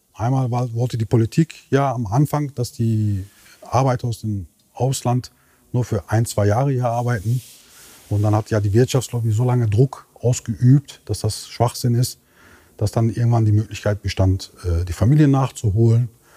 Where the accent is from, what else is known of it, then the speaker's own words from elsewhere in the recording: North Rhine-Westphalia, Germany; born there; now in Bonn, Germany; Ich bin gebürtig aus dem Ruhrpott und wohne jetzt in Bonn. Bin 48 Jahre alt, habe einen Sohn